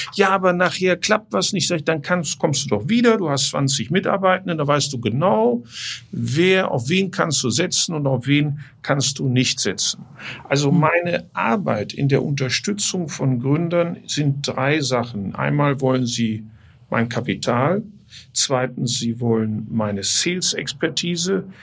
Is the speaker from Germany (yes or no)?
yes; Hildesheim, Lower Saxony, Germany; also born or lived in Bremen; Ich bin ja in Bremen geboren. Dann wohnten wir in Hildesheim, eine Kreisstadt, so 100.000 Einwohner, so eine 30, 40 Minuten entfernt von Hannover.